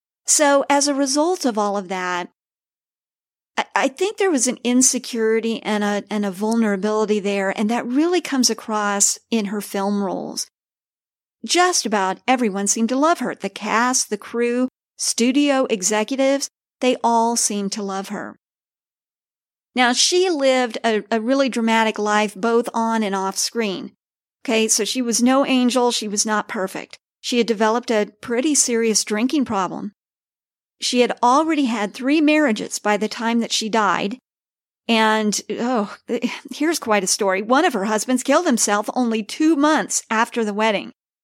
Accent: Kansas City, Missouri, United States; I first became curious about her when I discovered that her hometown was my hometown, Kansas City.

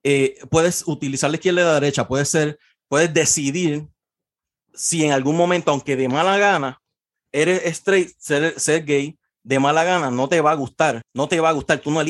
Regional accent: Puerto Rico; para nosotros, como puertorriqueños, la palabra, cuando se dice condición, es como decir que estás diciendo que tiene un problema.

